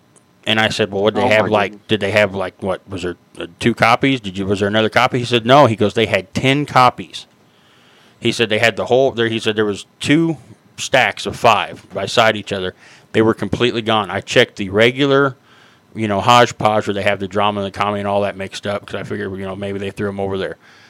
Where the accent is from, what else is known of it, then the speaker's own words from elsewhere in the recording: St. Joseph, Missouri, United States; Well, actually, I come from St. Joseph, Missouri, and in the city that I live in, there's a Hastings.